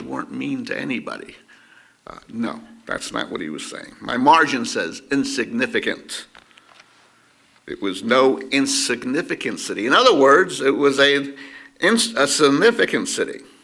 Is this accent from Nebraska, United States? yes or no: no; New Jersey, United States; moved away; But just by my saying I'm originally from New Jersey, they will act like they totally understand my type of sense of humor, even though I haven't lived in New Jersey since 1969.